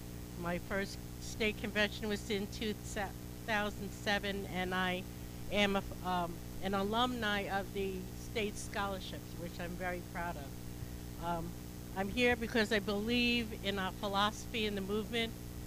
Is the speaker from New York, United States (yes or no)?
yes; Brentwood, New York, United States; I am from Brentwood, Long Island